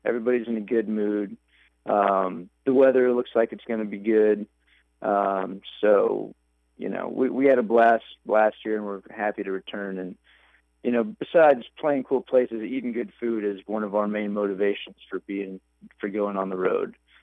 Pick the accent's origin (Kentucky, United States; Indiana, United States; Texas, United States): Texas, United States; now in New York, United States; I've lived here for 15 years now, but I grew up in Texas.